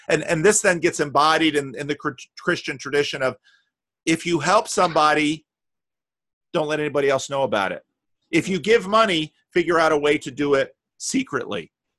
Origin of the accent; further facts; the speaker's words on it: Paterson, New Jersey, United States; I grew up in Paterson, New Jersey, and there are all these little ghettos, in fact.